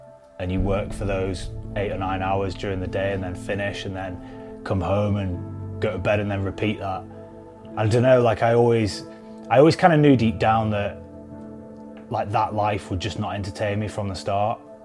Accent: Preston, North West England, United Kingdom; ex-Special Forces, ex-SAS, and I come from Preston.

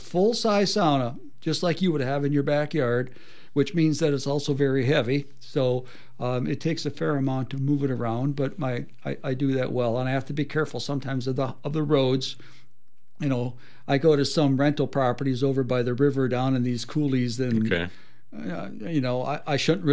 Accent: Ishpeming, Michigan, United States; because I grew up, my hometown had a ski jumping tournament in Ishpeming

